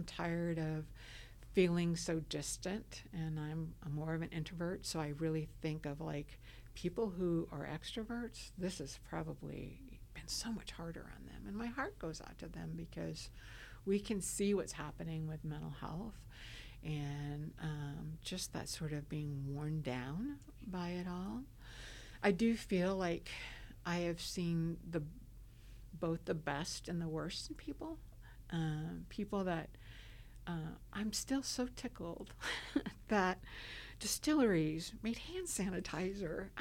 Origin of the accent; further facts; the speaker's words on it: Arizona, United States; now in Kentucky, United States; I grew up in Arizona, very different than Kentucky. I've lived here a long time.